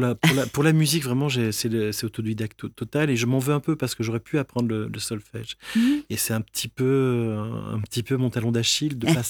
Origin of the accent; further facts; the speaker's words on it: Marseille, Provence-Alpes-Côte d'Azur, France; Et c'est ce que je faisais dans les cours de récré à Marseille. Je suis marseillais